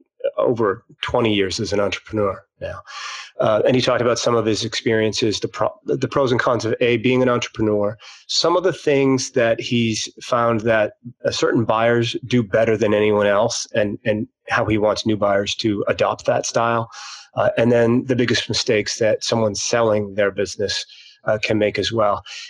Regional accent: New England, United States; I'm from New England. I can't talk with a British accent.

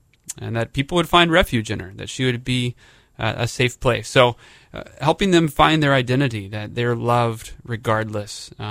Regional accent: Columbia, South Carolina, United States; Columbia, South Carolina.

